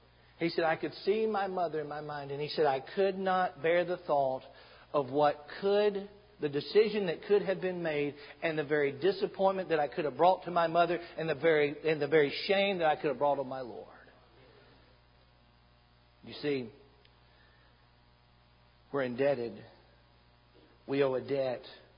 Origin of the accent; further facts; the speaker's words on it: Mississippi, United States; also born or lived in Alabama; I grew up in Mississippi. I was originally born in Alabama. We moved to Mississippi and just outside of Memphis, Tennessee, there in northwest Mississippi.